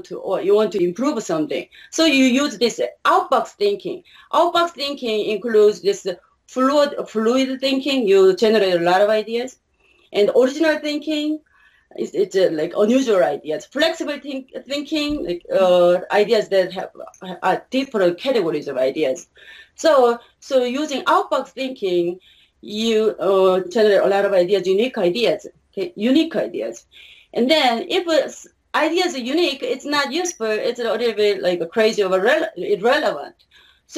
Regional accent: South Korea; English is a second language; So, I started reading all the parenting books in Korean. I'm from Korea, right?

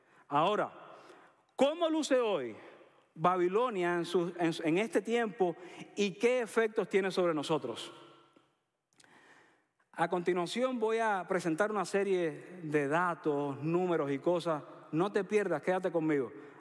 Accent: Cuba; Yo recuerdo en mi pueblo, yo soy de un pueblo pequeño en Cuba y había una iglesia pentecostal.

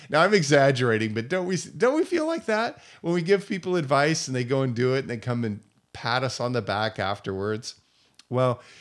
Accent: Seattle, Washington, United States; moved away as an adult; also born or lived in Japan / Indonesia; I lived in Asia for 20 years. I'm from Seattle area originally, but moved to Japan in 1991, worked as a missionary there for 10 years doing church planting, had a family there.

